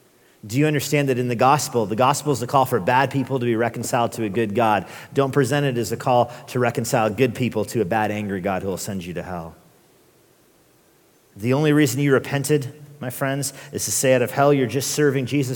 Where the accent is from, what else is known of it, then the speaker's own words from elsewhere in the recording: Albuquerque, New Mexico, United States; As I mentioned last night, I'm from Albuquerque, and there was a police shooting there a couple weeks ago that perhaps you heard about in the news.